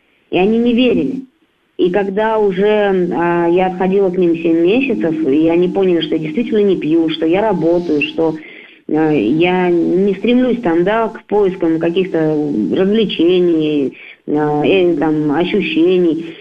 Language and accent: Russian; Saratov, Saratov Oblast, Russia; для меня все-таки Саратовская область, это, ну, как край родной, я тут родилась в Саратове, жила до 20 лет, целых до 21-го.